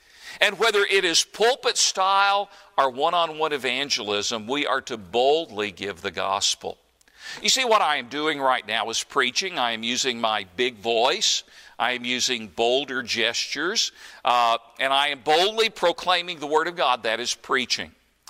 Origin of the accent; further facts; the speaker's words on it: Tennessee, United States; I grew up in East Tennessee, and there were a number of mountain preachers there